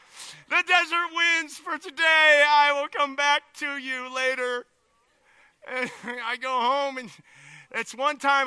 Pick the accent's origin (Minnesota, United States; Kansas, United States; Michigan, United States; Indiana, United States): Indiana, United States; I come from Indiana, out on the east.